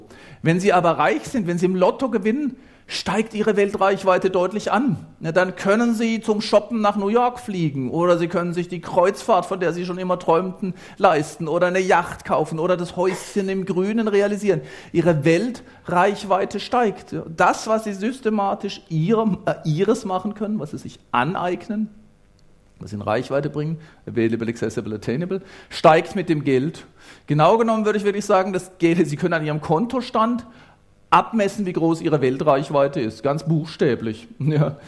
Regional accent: Baden-Württemberg, Germany; ich komme aus dem Hochschwarzwald, aus dem ganzen südlichen Hochschwarzwald, Feldberggebiet. Und natürlich sind wir auch Alemannen.

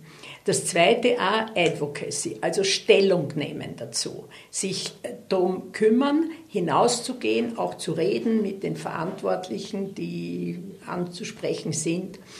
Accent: Vienna, Austria; ich komme aus Wien und meine Familie kommt eigentlich aus Altösterreich und ich bin in erster Generation, die in Wien geboren ist.

